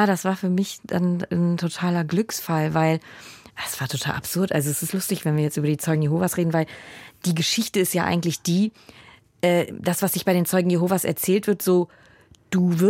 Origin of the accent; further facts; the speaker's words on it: Rhineland, Germany; ich bin ja im Rheinland groß geworden